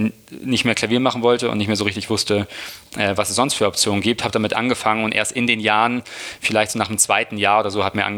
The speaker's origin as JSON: {"language": "German", "region": "Hamburg", "country": "Germany", "said": "Ich komme aus dem Süden von Hamburg, aus dem schönen Neugraben."}